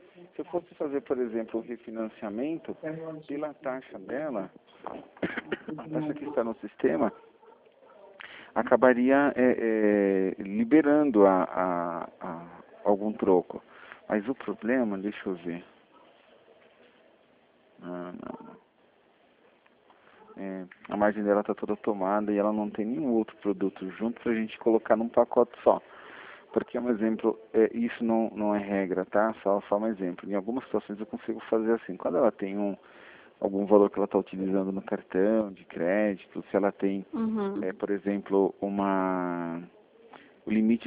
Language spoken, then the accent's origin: Portuguese; Brazil; Eu sou brasileiro, o Brasil não desiste nunca, né?